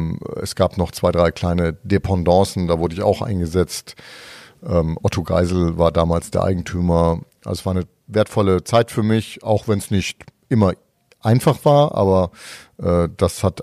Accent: Würzburg, Bavaria, Germany; meine Eltern kommen nicht aus Franken, aber ich bin wirklich in Würzburg geboren, habe noch eine Zwillingsschwester. Wir sind da beide geboren natürlich und bin da auch meine Schulzeit verbracht, Abitur gemacht am Mozart-Gymnasium in Würzburg

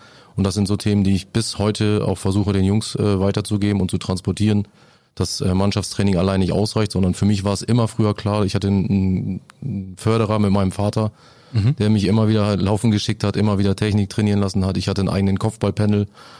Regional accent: Northern Germany, Germany; als Norddeutscher ist man grundsätzlich Werder Fan. Dafür wird man geboren hier oben im Norden.

